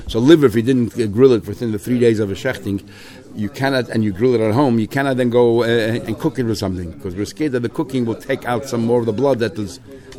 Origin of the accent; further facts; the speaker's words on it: United States; When I was growing up in America, the livers, everybody had to grill it at home.